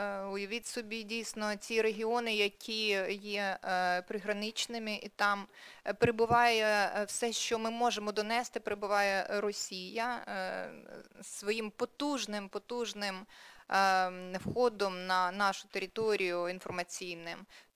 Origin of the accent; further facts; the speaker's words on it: Kyiv, Ukraine; І дійсно ми, навіть кияни, тут знаємо